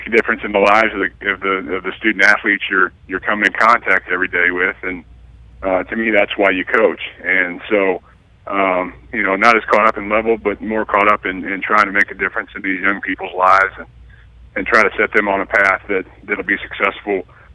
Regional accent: Galesburg, Illinois, United States; growing up in Galesburg

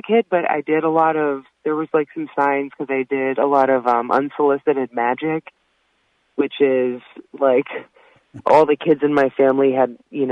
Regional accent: Massachusetts, United States; now in Chicago, United States; Stephen Colbert and Steve Carell and all of them were at Second City, and I hadn't even heard of that growing up in Massachusetts. But basically, Second City is what brought me to Chicago

